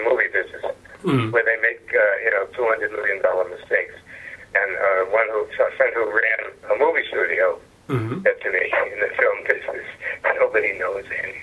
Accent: New York, United States; accent: New York; They loved having my New York accent because someone talking about New York theater, they figured it should sound like a New Yorker, so here I am.

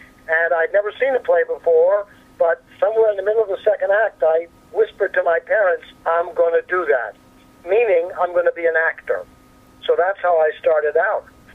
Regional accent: Newark, New Jersey, United States; I grew up in Newark, New Jersey. We lived in what would be called the Jewish neighborhood, the Jewish ghetto, if you will.

